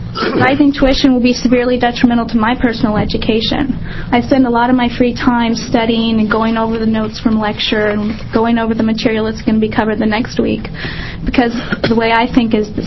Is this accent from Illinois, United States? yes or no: no; Prairie City, Oregon, United States; I'm a nursing student at the OHSU School of Nursing in LeGrand. I grew up in Prairie City, Oregon, which is located in Grant County.